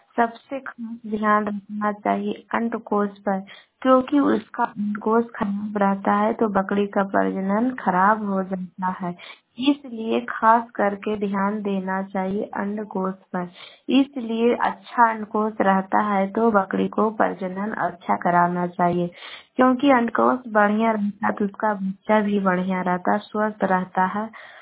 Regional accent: Sheikhpura, Bihar, India; मैं गोवा से शेखपुरा से बोल रही, पटना जिला के रहने वाली हूँ।

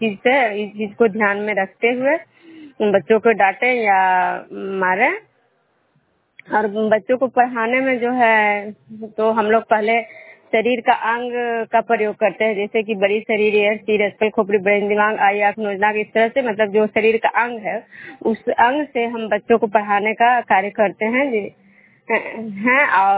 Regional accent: Bishnupur, Bihar, India; मैं बिष्णुपुर ग्राम खुजरा पंचायत नालंदा जिला नगर नवसा प्रखंड के निवासी हूँ।

